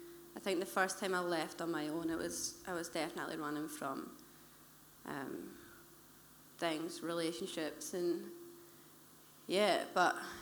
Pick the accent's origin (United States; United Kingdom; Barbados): United Kingdom; Scotland; Well, Scotland's a beautiful country, you know, I love it. I grew up in the poorer parts, and my life was around poverty, drugs, crime, you know.